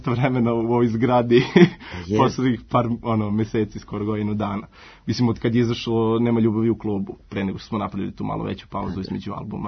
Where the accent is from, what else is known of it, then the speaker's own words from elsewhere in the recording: Pančevo, Vojvodina, Serbia; Pa iz Pančeva smo, za Boga.